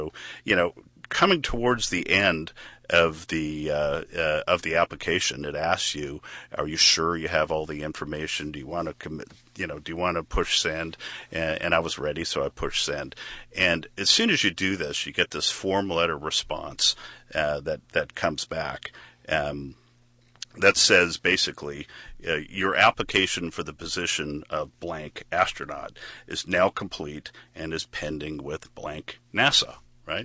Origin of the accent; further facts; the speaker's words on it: Canada; also born or lived in Houston, United States; The major impediment I had is being born in Canada and being Canadian, other than being 40 pounds overweight, that, you know, I wasn't going to make the U.S. citizenship requirement.